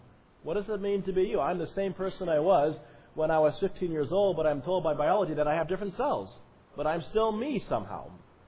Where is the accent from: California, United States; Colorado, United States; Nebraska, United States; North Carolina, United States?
Colorado, United States; I grew up in Colorado, and you can go back and forth about, across the Continental Divide